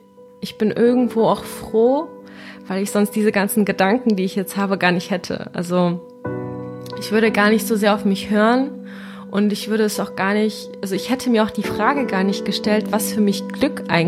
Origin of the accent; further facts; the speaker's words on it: Düsseldorf, North Rhine-Westphalia, Germany; now in Cologne, Germany; ich komme aus Düsseldorf, so wie du, wohne aber jetzt im Moment in Köln und studiere da auch.